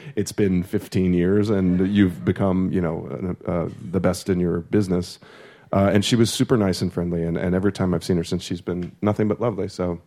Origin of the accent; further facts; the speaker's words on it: St. Louis, Missouri, United States; I'm from St. Louis, Missouri.